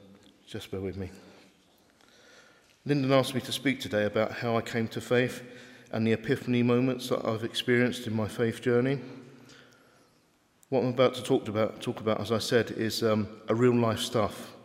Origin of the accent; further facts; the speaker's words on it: Ramsgate, South East England, United Kingdom; born there; I was born in 1961 in Ramsgate in Kent, and I'm currently at work as a contracts manager for a highways maintenance company.